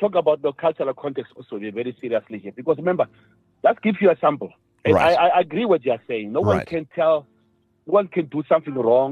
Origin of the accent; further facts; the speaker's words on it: Namibia; In my country, I'm from Namibia.